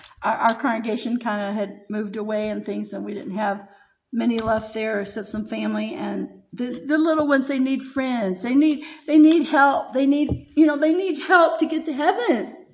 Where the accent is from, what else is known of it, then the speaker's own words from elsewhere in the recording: Michigan, United States; moved away; also born or lived in Virginia / Oklahoma; I was born in Virginia, raised in Michigan some, and we moved here in 1979, and Oklahoma seems like my home. I've been here longer than anywhere.